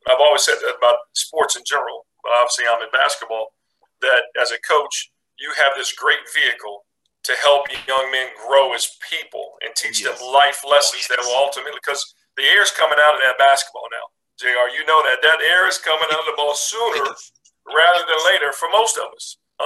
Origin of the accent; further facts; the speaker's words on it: Indianapolis, Indiana, United States; I remember we were kids growing up in Indianapolis.